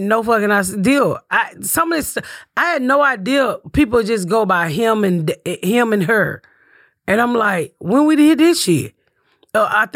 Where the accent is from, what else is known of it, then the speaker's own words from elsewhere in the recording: Atlanta, Georgia, United States; But I guess it was a Southern thing because I'm born and raised in Atlanta.